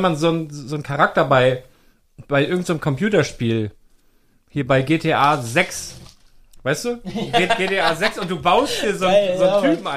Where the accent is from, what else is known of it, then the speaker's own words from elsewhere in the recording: Northern Germany, Germany; Wir sind Norddeutsche